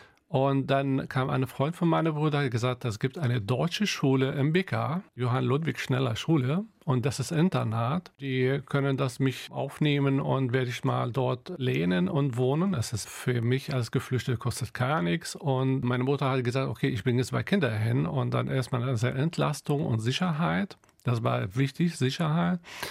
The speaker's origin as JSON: {"language": "German", "town": "Beirut", "region": "Beirut Governorate", "country": "Lebanon", "tie": "born or raised there", "also_born_or_lived": "Bekaa Valley", "said": "bin im Libanon geboren und als ich 6 Jahre alt war, ist der Krieg angefangen."}